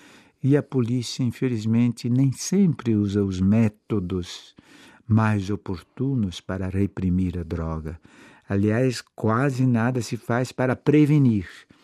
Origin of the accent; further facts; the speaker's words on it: Itabuna, Bahia, Brazil; born there; now in Goiânia, Brazil; Até na minha própria cidade, Itabuna, onde eu nasci, a violência é assustadora.